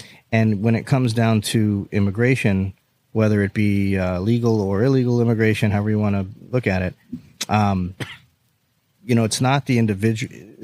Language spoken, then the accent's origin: English; Florida, United States; we're from South Florida too. So we're very dialed in.